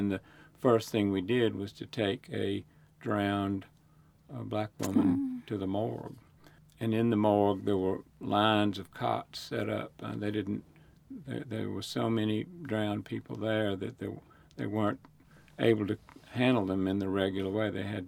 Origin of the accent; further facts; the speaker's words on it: the South, United States; I grew up in the Jim Crow South. It was hard to understand some things.